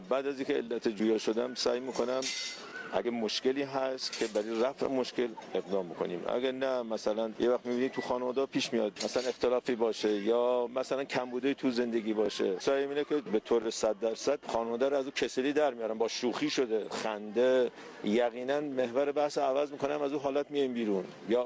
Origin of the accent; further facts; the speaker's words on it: Kermanshah, Iran; استان کرمانشاه، شهر کرمانشاه.